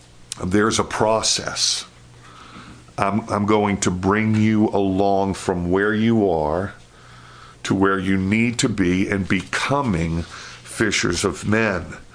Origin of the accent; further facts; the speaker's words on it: New York, United States; I grew up in Queens, New York, so there's not much fishing around the streets of Queens.